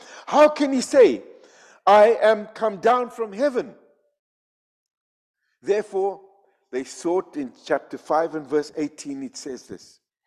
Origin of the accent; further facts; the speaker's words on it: Bulawayo, Zimbabwe; And then one day, Billy Graham came to Rhodesia, to Bulawayo, my hometown.